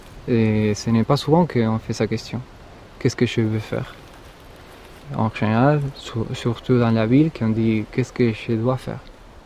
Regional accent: Buenos Aires, Argentina; French is a second language; now in France; De Buenos Aires.

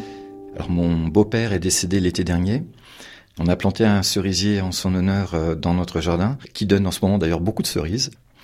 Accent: Paris, Île-de-France, France; en tant que Parisien, nourri steak frites midi et soir dans le restaurant familial

